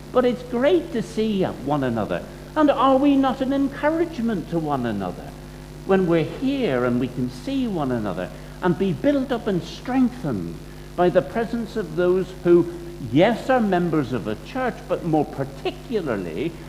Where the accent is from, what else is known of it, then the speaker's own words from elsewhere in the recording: Ireland; I'm from Ireland.